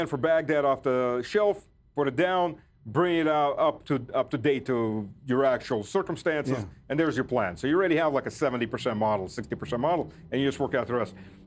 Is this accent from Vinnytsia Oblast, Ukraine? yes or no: no; Luhansk, Luhansk Oblast, Ukraine; born there; English is a second language; I was born in Voroshilovgrad. Today it's known as Lugansk.